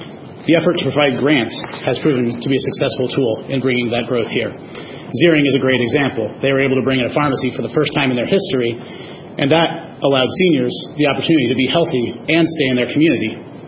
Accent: West Liberty, Iowa, United States; I grew up in West Liberty, a small town of about 3,500 in eastern Iowa.

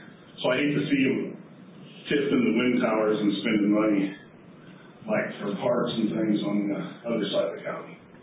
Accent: Sherman Township, United States; from Sherman Township.

